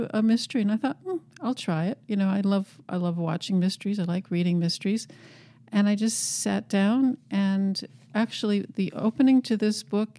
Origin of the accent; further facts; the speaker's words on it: Fairhaven, Massachusetts, United States; And I was walking around my hometown of Fairhaven